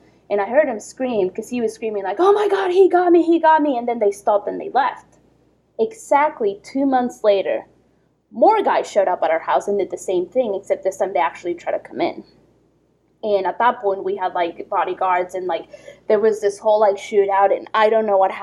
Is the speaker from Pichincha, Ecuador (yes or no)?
yes; Quito, Pichincha, Ecuador; I grew up in Ecuador, in Quito, in the 90s, when the Colombian cartels were at their full power.